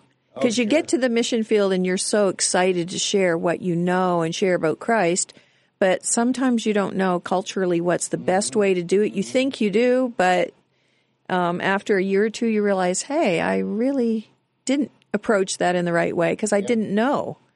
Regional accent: Canada; I grew up in Canada.

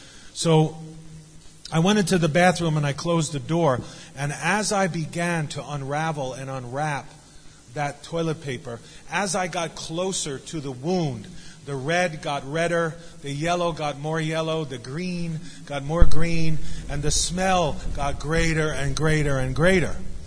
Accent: New York City, New York, United States; I grew up in New York City, in New York. And I grew up in a place called Coney Island, right on the Atlantic Ocean.

